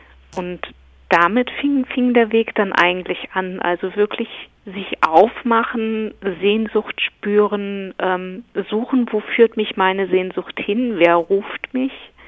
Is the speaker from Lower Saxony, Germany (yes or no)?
no; Mecklenburg-Vorpommern, Germany; Ich habe meine Kindheit in der DDR verbracht, in Mecklenburg. Ich bin in einer katholischen Familie groß geworden, war aber als Kind nicht getauft.